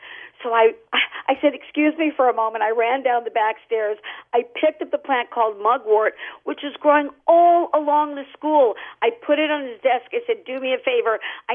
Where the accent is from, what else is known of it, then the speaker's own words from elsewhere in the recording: Los Angeles, California, United States; I'm from Los Angeles. I was going to the University of Arizona